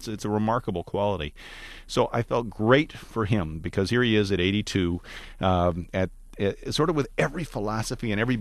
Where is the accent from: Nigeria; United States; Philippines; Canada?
Canada; I mean, I'm from Canada.